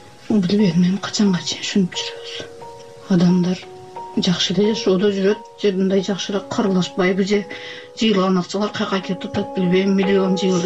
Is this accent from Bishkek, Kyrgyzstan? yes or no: no; Batken Region, Kyrgyzstan; Мен Баткенден келдим деле анан көчөгө чыга ала элем.